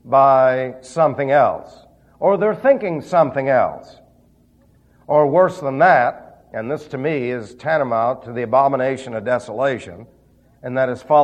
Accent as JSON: {"language": "English", "region": "Macedonia", "country": "Greece", "said": "Well, I'm a mountain man. I came from Macedonia. And we talk very slow, don't you know?"}